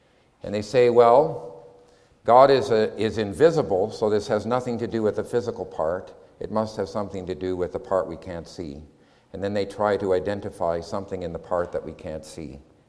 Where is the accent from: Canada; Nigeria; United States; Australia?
Canada; I was raised in Canada when there was a very strong Greco-Roman heritage.